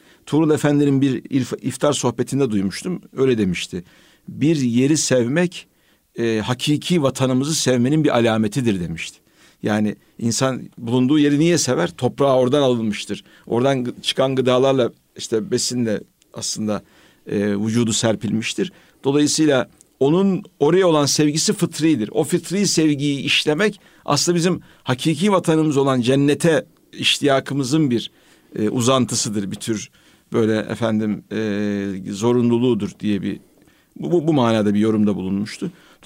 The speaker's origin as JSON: {"language": "Turkish", "town": "Merzifon", "region": "Amasya", "country": "Turkey", "tie": "born or raised there", "also_born_or_lived": "Vezirköprü", "said": "Vezirköprülüyüm. Ama tabii Vezirköprü'de doğdum sadece. Merzifon'da büyüdüm. Babam memur olduğu için Anadolu'nun muhtelif bölgelerinde bulunduk."}